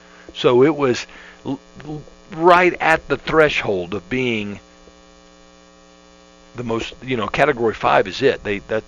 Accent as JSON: {"language": "English", "region": "Florida", "country": "United States", "said": "And I'm from Central Florida, and we've evacuated for hurricanes."}